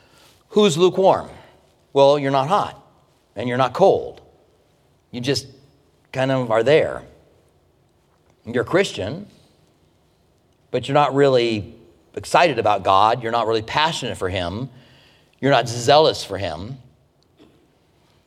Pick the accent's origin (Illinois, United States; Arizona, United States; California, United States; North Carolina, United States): Arizona, United States; Tucson; They were like, where are you from? And I said, I'm from Tucson.